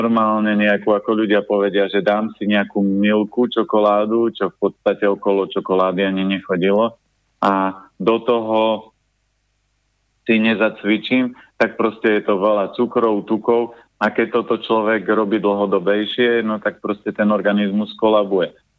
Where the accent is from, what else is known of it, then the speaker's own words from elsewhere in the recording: Tvrdošín, Žilina Region, Slovakia; also born or lived in Trstená; ja som konkrétne z Tvrdošina, čiže v Trstenej som sa narodil, čiže Tvrdošin je kúsok od Trstenej, to je pár kilometrov